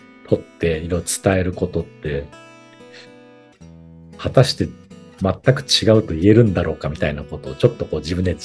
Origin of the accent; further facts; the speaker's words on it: Ibaraki, Japan; 本当は僕の実家も被災したから、実家の茨城のあたりをあのなんとかこう助けようと思っていたんだけれども